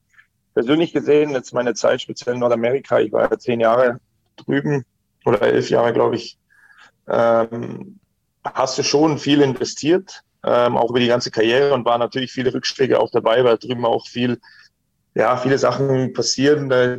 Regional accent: Geltingen, Germany; moved away as an adult; also born or lived in Regensburg / Düsseldorf; du weißt ja, wo ich herkomme, 1500 Einwohnerdorf in Geltingen. Da war jetzt so der erste große Schritt eigentlich nach Regensburg. Da bist du zwar nur 1,5 Stunden weg vom Elternhaus, sage ich mal.

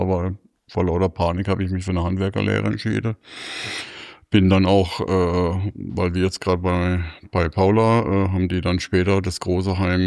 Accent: Baden-Württemberg, Germany; ich komme aus Emmendingen, das ist in der Nähe von Freiburg. Aufgewachsen bin ich aber in Eugenschwick. Da bin ich mit knapp 2 Jahren in ein Kinderheim, auch der Nonnen der göttlichen Vorsehung, gekommen.

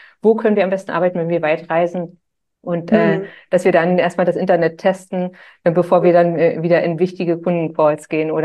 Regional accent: Germany; wir kommen aus dem Süden von Berlin.

